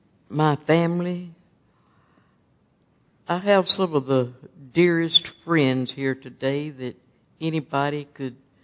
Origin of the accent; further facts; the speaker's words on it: Chattahoochee, Florida, United States; I was raised in Chattahoochee, where my husband Daniel and I have lived for the past 45 years.